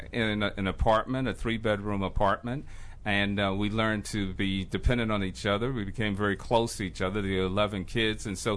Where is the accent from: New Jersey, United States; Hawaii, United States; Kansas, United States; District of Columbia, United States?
District of Columbia, United States; Washington; Well, growing up in Washington, D.C., and attending the Washington, D.C. public schools could have been characterized as a challenge back then.